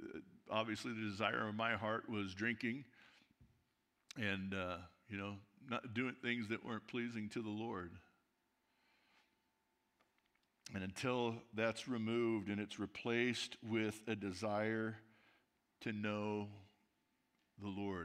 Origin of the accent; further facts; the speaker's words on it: California, United States; I grew up in Southern California.